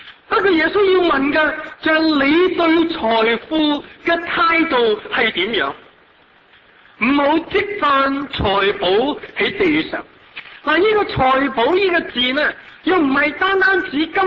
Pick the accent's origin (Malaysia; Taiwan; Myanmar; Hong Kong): Hong Kong; 我想对我们香港人来讲，怎样去储蓄是一个很敏感的题目